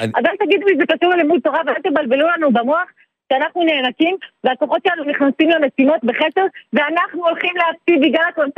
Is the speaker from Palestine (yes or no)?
yes; Psagot, West Bank, Palestine; now in Yokneam, Israel; אני גרה ביוקנעם, אני במקור מפסגות.